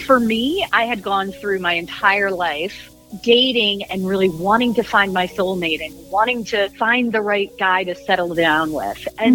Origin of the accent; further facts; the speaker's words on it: Maryland, United States; accent: East Coast; I grew up in Maryland where they did not pronounce their D's.